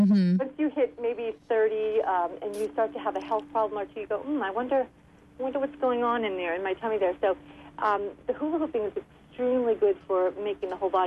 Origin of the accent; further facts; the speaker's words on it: Lowell, Massachusetts, United States; I grew up here in Lowell, and I attended UMass and U-Lowell when it was called that.